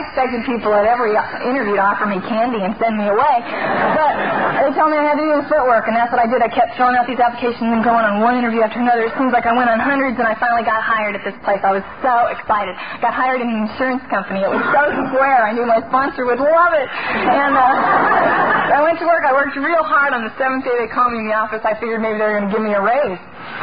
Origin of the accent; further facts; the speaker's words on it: Venice, California, United States; And I grew up in Venice. It's at the beach. I ran away once. I made it 6 miles east to Culver City.